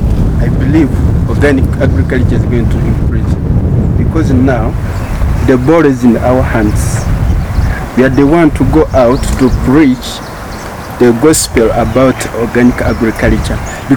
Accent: Uganda; I come from Uganda.

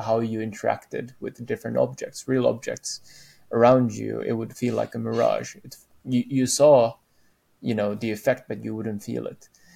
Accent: Finland; I come from Finland, and we're very discreet, so we don't use a lot of hand gestures

